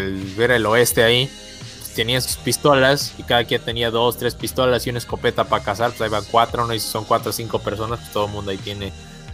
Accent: Mexico; Porque te digo, a mí, pues como mexicano, me vale madre.

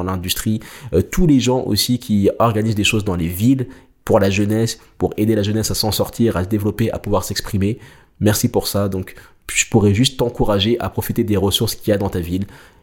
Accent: Nanterre, Île-de-France, France; J'ai passé quasiment toute ma vie, du moins une grosse partie de ma vie, à Nanterre.

